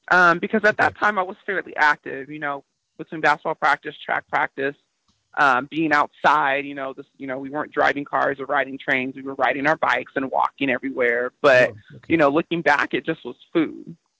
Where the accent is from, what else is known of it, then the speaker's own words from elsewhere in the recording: Atascadero, California, United States; also born or lived in Tacoma; I grew up in a small town in California called Atascadero. I was originally born in Tacoma, Washington. My parents were in the military, so we moved around a lot